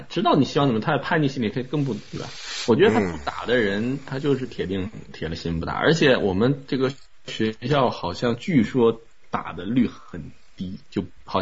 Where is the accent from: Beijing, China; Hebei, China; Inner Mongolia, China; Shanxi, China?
Beijing, China; 我是北京人，我要回家怎么办？